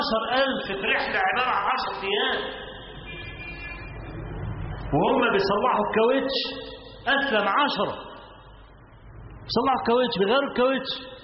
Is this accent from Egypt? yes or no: yes; Egypt; فكلامي مش لاني انا مصري، لا، مصر دي قصه مختلفه خالص.